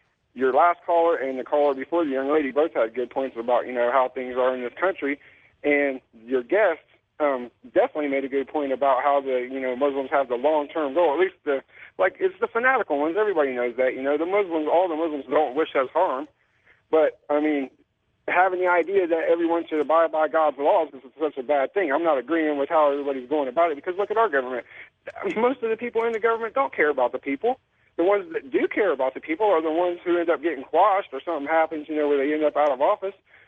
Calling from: Columbus, Ohio, United States; from Columbus, Ohio.

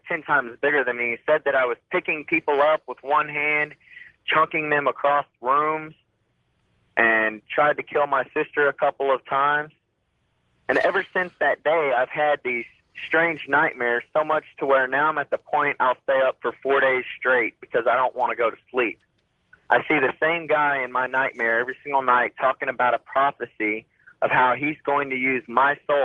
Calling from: Coeur d'Alene, Idaho, United States; I'm calling from Ledore, Idaho.

